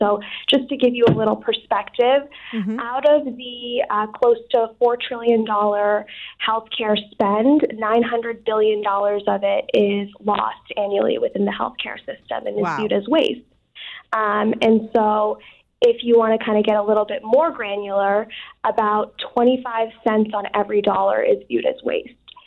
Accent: Southborough, Massachusetts, United States; growing up in Southborough, Massachusetts, I didn't grow up around a lot of diversity.

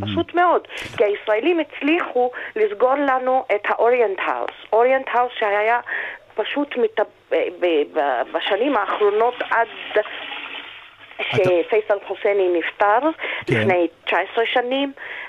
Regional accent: Jerusalem, Palestine; אני תמיד אומרת להם, אני פלסטינית מירושלים. אני שייכת תמיד לירושלים.

